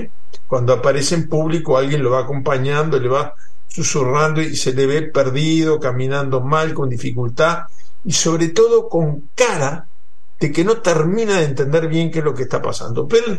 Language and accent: Spanish; Uruguay; así de locos somos los uruguayos.